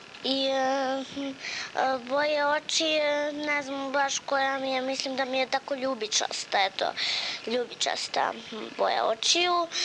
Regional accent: Rudnik, Šumadija, Serbia; Ja sam sa Rudnika i živim sa mamom, tatom i sa batom.

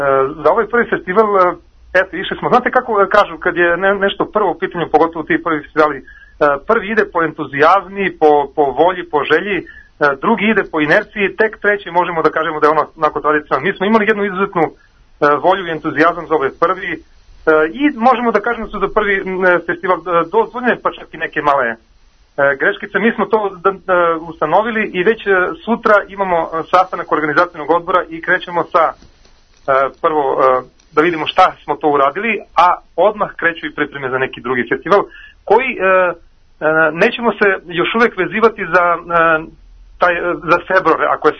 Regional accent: Vranje, Southern and Eastern Serbia, Serbia; koje je održan 21. i 22. februara kod nas u Vranju

